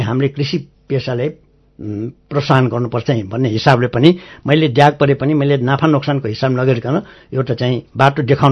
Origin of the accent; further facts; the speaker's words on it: Sankhu, Bagmati, Nepal; born there; नेपाल त मेरो जन्मभूमि हो, त्यसमा पनि साँखु मेरो आफै जन्मेको ठाउँ भएको हुनाले मलाई त्यसले पनि बाँधेको हो।